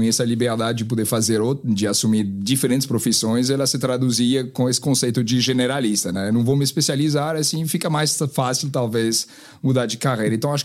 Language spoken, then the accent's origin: Portuguese; France; Portuguese is a second language; now in Brazil; Eu sou francês, mas estou aqui no Brasil já há alguns anos, na verdade são acho quase 7 anos